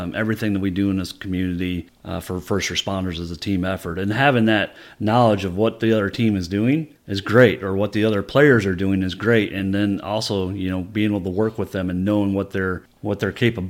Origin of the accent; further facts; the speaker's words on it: Ohio, United States; also born or lived in Toledo, Ohio / Illinois; I was born in Toledo, Ohio. I lived there for my first 7 years, moved to Illinois until age 14, moved back to Hancock County at age 14, and been here since then.